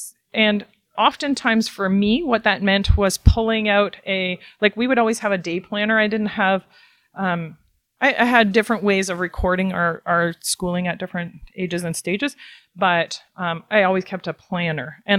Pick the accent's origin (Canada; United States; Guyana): Canada; Ontario; like, I'm from Ontario. I've been homeschooling in Ontario for 21 years.